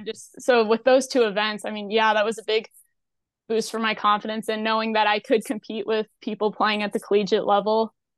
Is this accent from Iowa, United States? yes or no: yes; West Des Moines, Iowa, United States; Yeah, so I'm from West Des Moines. Grew up playing junior golf in Iowa, played a lot of Iowa PGA events and the IGA juniors growing up.